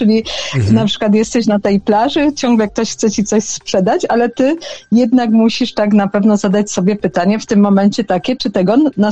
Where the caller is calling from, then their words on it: Katowice, Silesian Voivodeship, Poland; pozdrawiam z Katowic.